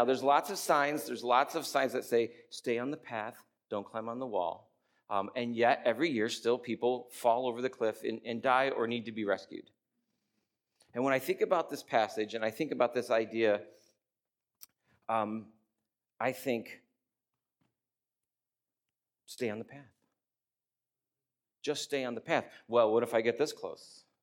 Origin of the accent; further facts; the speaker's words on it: New York, United States; Where I grew up in Western New York, upstate New York is a completely different place